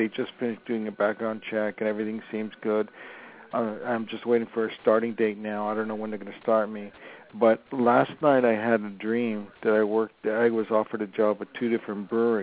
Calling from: Los Angeles, California, United States; Well, I'm calling from Los Angeles

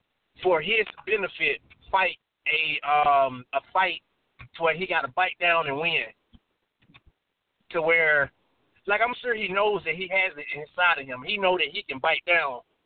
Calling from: Atlanta, Georgia, United States; I guess I'm calling from Atlanta. I'm out of Atlanta now.

